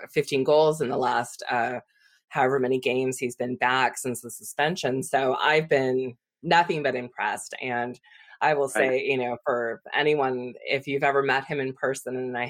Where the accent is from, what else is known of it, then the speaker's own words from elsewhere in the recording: California, United States; So I grew up in the Bay Area.